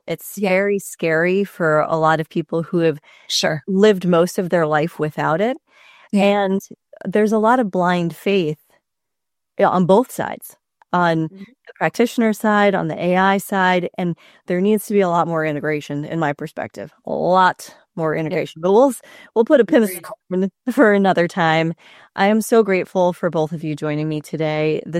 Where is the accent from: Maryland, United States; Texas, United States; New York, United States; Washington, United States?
New York, United States; I'm I'm a New Yorker, so